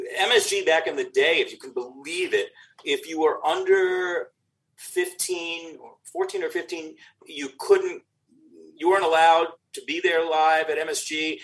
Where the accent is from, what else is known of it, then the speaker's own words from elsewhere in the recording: New York, United States; I grew up in New York on the East Coast when it was the WWWF.